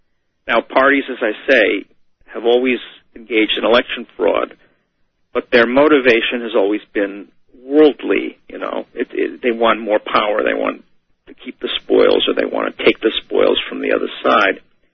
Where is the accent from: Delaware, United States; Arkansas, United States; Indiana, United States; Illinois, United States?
Illinois, United States; Chicago; I'm from Chicago, so nobody has to tell me that Democrats have stolen elections.